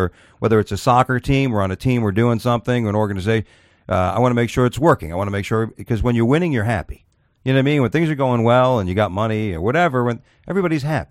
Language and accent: English; Florida, United States; so as a Florida comic, when I'm on the road and I meet somebody, hey … where are you from? Florida.